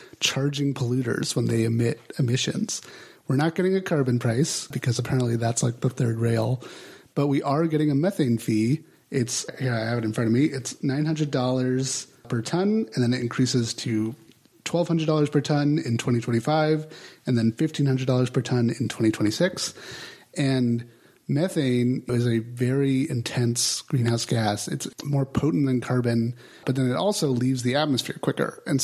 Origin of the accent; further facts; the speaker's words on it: Los Angeles, California, United States; I remember growing up in Los Angeles, that was a huge thing, with they'd be burning off methane all the time and causing a lot of health impacts to people.